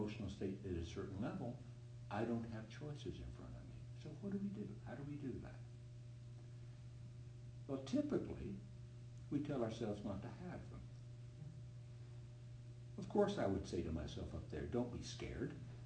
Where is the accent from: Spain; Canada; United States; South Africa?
Canada; And the first thing you do as a Canadian is you either learn to skate or ski.